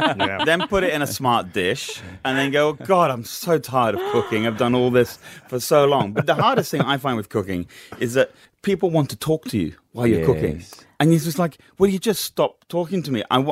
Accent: England, United Kingdom; Maybe it's because we're English, but also just because it's chucked in the oven, on you go, and that's your main course done.

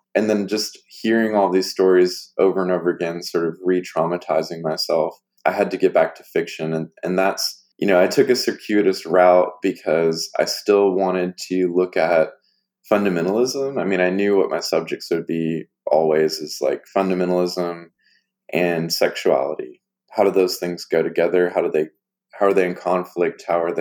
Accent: Arkansas, United States; something that was very normal for me growing up in Arkansas. I mean, there are patches of Arkansas where people wouldn't have known what conversion therapy was, but certainly none of the patches I grew up in, you know, the farmland

